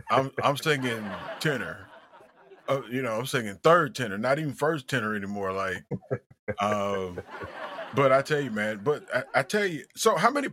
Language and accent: English; Lumberton, Mississippi, United States; No, I grew up in Lumberton, Mississippi. Right down Highway 59.